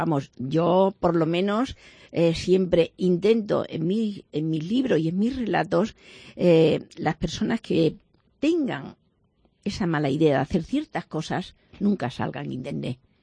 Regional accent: Cáceres, Extremadura, Spain; empieza en Cáceres. Es que Cáceres es mi vida

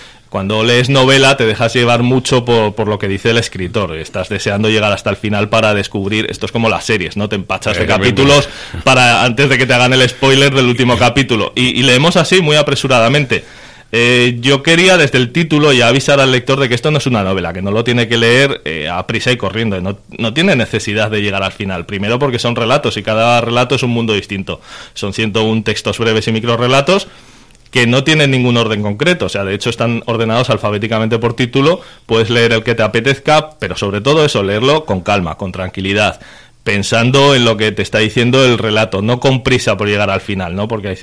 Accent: Zaragoza, Aragon, Spain; no de la de Tudela, porque yo me crié en Zaragoza

